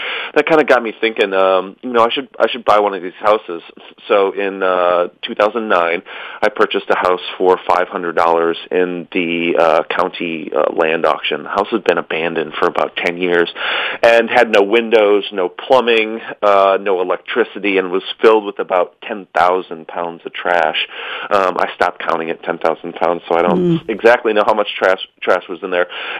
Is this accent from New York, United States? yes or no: no; Adrian, Michigan, United States; I grew up in Adrian, Michigan. You know, a pretty small place in terms of this world.